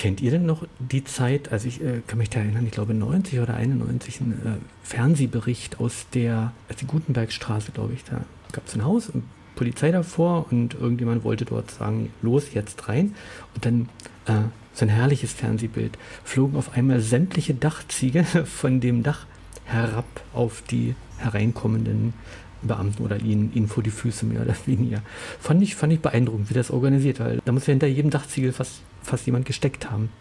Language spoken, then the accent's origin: German; Brandenburg, Germany